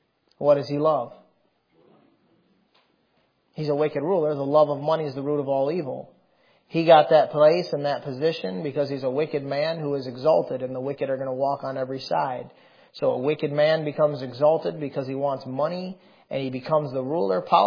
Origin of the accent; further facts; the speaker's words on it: United States; And I'm an American. I love my country.